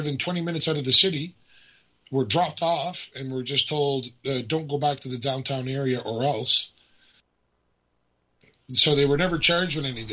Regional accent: Canada; you're so in shock yourself as a Canadian

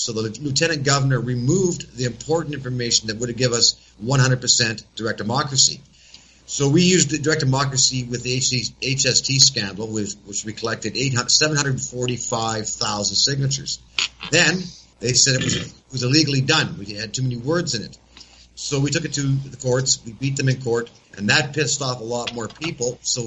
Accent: Roslyn, British Columbia, Canada; In British Columbia, where I'm from, I'm born and raised in Roslyn, British Columbia.

